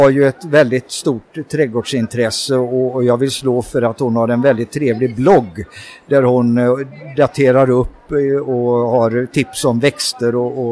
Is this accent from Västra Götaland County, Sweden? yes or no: yes; Falköping, Västra Götaland County, Sweden; I det där området där tranorna håller till. brukar vi skryta om. Vi har ju det som turistmål. Min verkstad är belägen på en gård och jag har ju vuxit upp på den här gården.